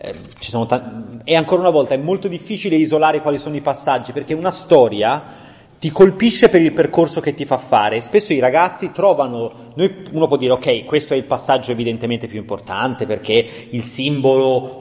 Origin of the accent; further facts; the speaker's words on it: Florence, Tuscany, Italy; Poi sono fiorentino, quindi la bistecca ha un riverbero psicologicamente importante.